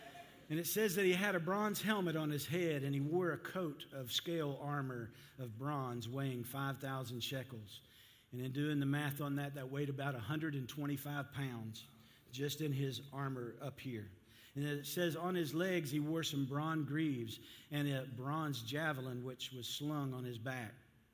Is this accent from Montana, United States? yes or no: no; Texas, United States; I am a Texan, and we don't talk like they did over there.